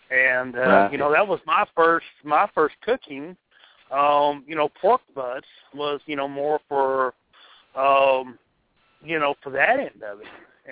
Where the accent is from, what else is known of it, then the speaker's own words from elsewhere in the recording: New Mexico, United States; You know, I grew up in New Mexico. And, so I grew up with lots of Mexican food.